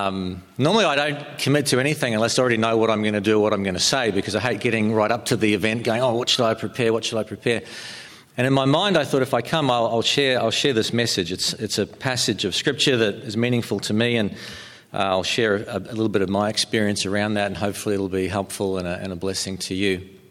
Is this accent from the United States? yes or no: no; New Zealand; I grew up in New Zealand, and people say to me, yeah, growing up in New Zealand, you should be used to the cold.